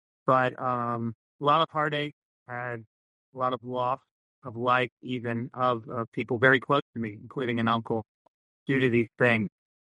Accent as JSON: {"language": "English", "town": "Baltimore", "region": "Maryland", "country": "United States", "tie": "born or raised there", "said": "I grew up in Baltimore, Maryland"}